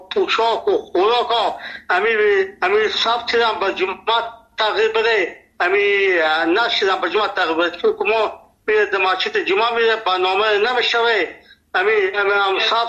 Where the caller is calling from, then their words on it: Nimruz, Afghanistan; ما 50 سال در ولایت نیمروز هستیم. اینجا لهجه ما لهجه فارسی هستیم، اینجا لفظی ما لهجه بلوچی هستیم، اینجا پشتو گپ میزنیم.